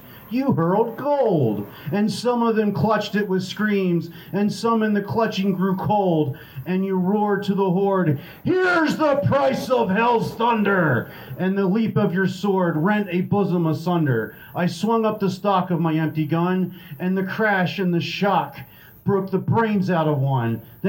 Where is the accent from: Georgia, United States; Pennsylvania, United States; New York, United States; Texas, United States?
Pennsylvania, United States; Marietta; from Marietta, Pennsylvania